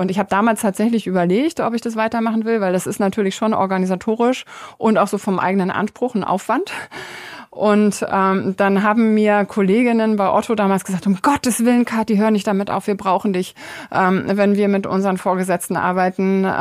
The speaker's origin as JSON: {"language": "German", "region": "East Germany", "country": "Germany", "tie": "born or raised there", "said": "Ich bin ja in der DDR aufgewachsen. Ich war 14, als die Wende ist."}